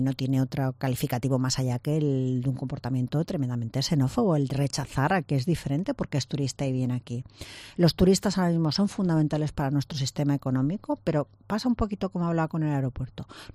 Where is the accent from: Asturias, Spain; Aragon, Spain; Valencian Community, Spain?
Valencian Community, Spain; Alicante; porque sabéis que yo soy alicantina y que yo vivo aquí y que conozco perfectamente esta ciudad.